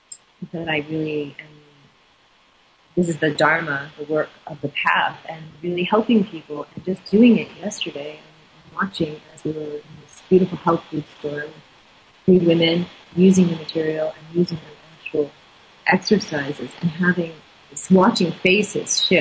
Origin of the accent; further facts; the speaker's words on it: Canada; Yes, I'm Canadian.